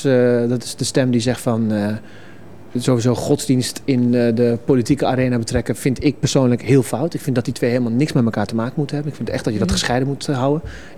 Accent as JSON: {"language": "Dutch", "town": "Zutphen", "region": "Gelderland", "country": "Netherlands", "tie": "born or raised there", "said": "Omdat ik gewoon geboren en getogen in Zutphen ben."}